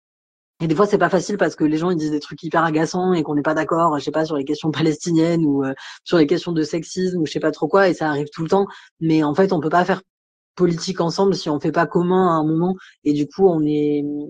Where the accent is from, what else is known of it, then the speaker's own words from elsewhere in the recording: Occitanie, France; enfin moi je viens de là-bas quoi, du Tarn